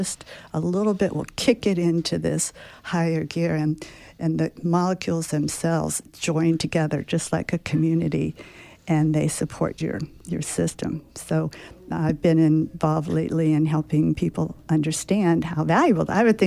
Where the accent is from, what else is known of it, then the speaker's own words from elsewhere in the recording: Ohio, United States; we grew up in Ohio, so we weren't coastal, we didn't expect floods